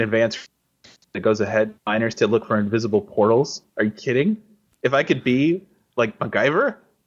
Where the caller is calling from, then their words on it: Iowa, United States; I'm calling you from Iowa?